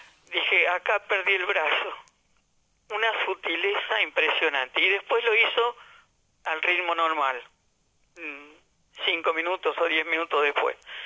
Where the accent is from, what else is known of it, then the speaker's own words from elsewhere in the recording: Buenos Aires, Argentina; lamentablemente que se hizo en Buenos Aires no pude, soy de Buenos Aires, justo no pude ir.